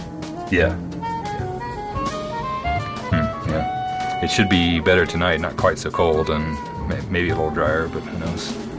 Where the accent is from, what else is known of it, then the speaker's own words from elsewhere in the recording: Florida, United States; particularly growing up in Florida.